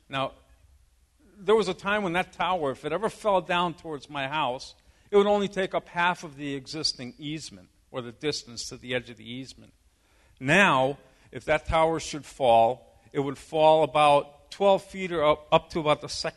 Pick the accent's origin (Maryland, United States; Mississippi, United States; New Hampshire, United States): New Hampshire, United States; Concord; I come from Concord. I happen to be glad to hear somebody else is from Concord or nearby.